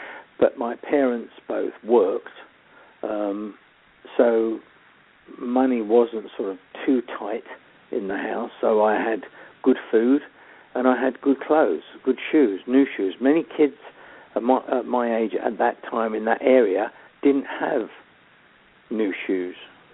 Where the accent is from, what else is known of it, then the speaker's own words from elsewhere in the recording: London, United Kingdom; And I was brought up then in the East End